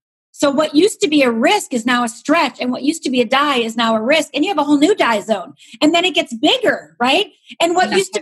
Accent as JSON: {"language": "English", "region": "Michigan", "country": "United States", "tie": "born or raised there", "also_born_or_lived": "Upper Minnesota", "said": "I grew up in Upper Michigan, Upper Minnesota, so I was going to be tough, right?"}